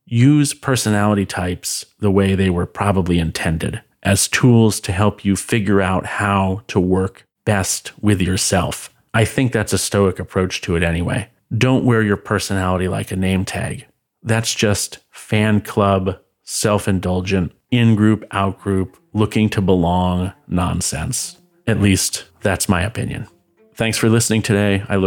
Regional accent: United States; now in United Kingdom; in the same way that my British neighbors understand that when I say I'm American, that I probably call chips fries and crisps chips.

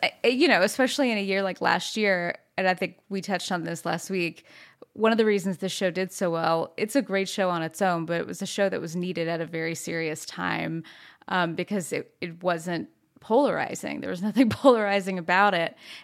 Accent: the South, United States; And so being born and raised in the South, you know, I was used to always making eye contact and smiling and opening doors.

